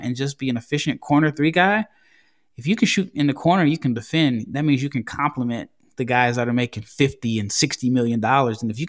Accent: Omaha, Nebraska, United States; so I am from Omaha

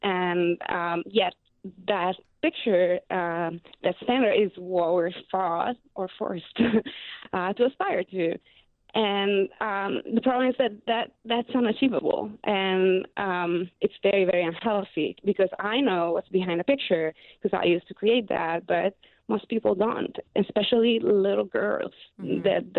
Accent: Italy; English is a second language; moved away as an adult; started with Italy, which is my home country. And I used to live in New York, though. I just left New York a few weeks ago to be on the road full time for this project.

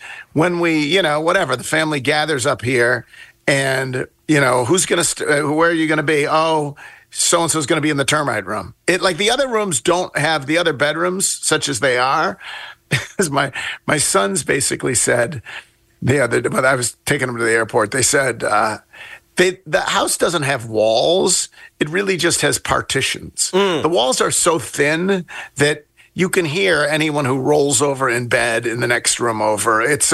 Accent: Buffalo, New York, United States; born there; well, so I was born right after we moved to Buffalo in 1961.

